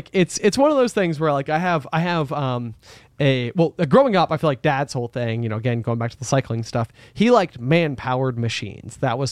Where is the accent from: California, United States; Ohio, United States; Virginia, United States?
Virginia, United States; we grew up like in Franklin County, Virginia, and it like took a hold of me, and I've never been able to let it go.